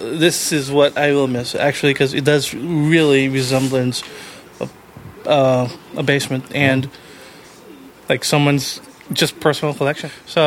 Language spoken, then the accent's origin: English; California, United States; now in Chicago, United States; because I grew up in California, I moved here because my mom